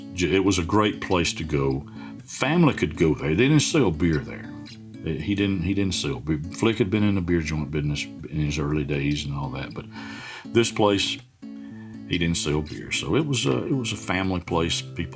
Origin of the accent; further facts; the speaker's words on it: Ireland; as most of the listeners know, I'm Irish